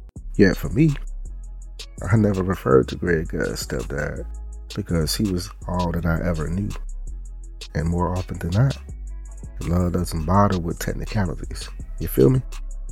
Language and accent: English; Chicago, Illinois, United States; The genesis of my story starts in my hometown, Chicago